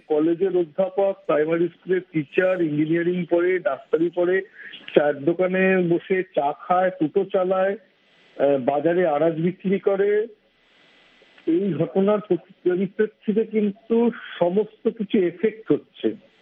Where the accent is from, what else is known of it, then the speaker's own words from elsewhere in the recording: Kolkata, West Bengal, India; এই বিষয়টাতে আমি কলকাতার একজন যুবক বলুন